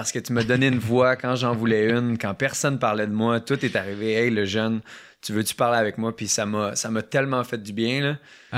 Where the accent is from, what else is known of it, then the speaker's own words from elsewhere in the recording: Quebec, Canada; je suis un Canadien, un Québécois